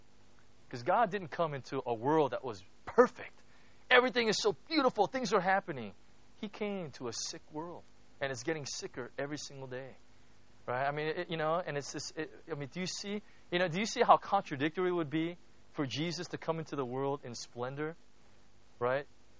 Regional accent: Jeju, South Korea; I'm from Jeju-do.

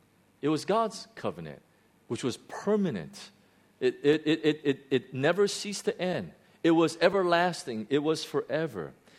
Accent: Chicago, Illinois, United States; now in Hong Kong; Number 5, I knew this. I grew up in Chicago. I know this very well.

